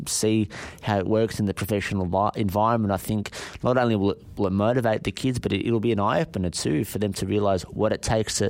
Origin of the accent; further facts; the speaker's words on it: Australia; But again, as an Australian football fan, you want to see your players playing in the top leagues